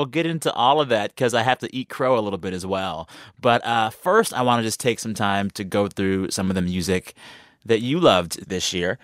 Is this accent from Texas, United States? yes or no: yes; San Antonio, Texas, United States; It is set in my hometown of San Antonio, Texas.